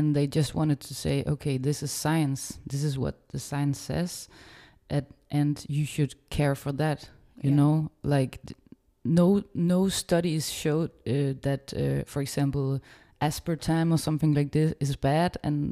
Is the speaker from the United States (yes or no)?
no; Denmark; now in France; I'm 27 years old and I come from Denmark. And it's my second season in France